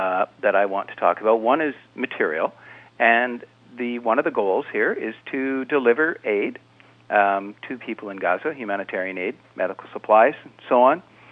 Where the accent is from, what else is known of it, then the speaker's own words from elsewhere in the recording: Canada; particularly as a Canadian